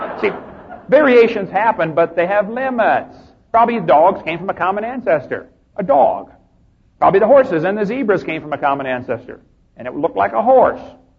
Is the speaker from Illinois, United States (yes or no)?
yes; Illinois, United States; And I come from Illinois, corn country, and they get lots of varieties of corn.